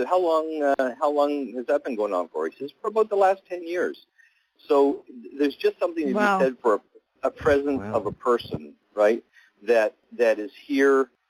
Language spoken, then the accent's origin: English; Western Canada, Canada; I'm originally from Western Canada.